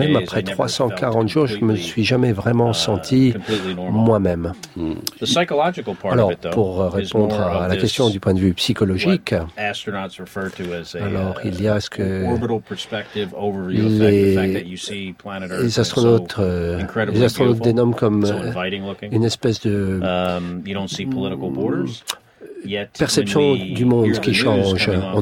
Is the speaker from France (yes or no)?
no; United States; French is a second language; Et en tant qu'Américain, moi, je...